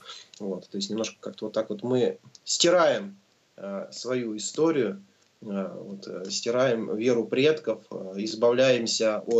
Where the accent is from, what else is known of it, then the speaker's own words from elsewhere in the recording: Yekaterinburg, Sverdlovsk Oblast, Russia; Для меня, если честно, город Екатеринбург является родным и близким. Я уроженец города Екатеринбурга